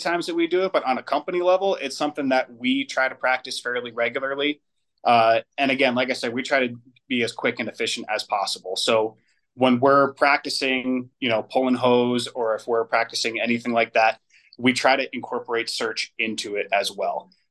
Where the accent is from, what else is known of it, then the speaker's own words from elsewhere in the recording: New Jersey, United States; moved away as an adult; now in Denver, United States; I'm originally an East Coast guy. I grew up in New Jersey, and I started volunteering there. Moved to the Denver area in 2018.